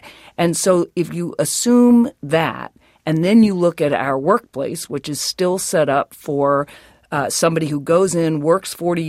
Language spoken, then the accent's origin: English; Virginia, United States; Remember, growing up in Virginia in the 60s and 70s, I didn't know a single woman doctor. Not one.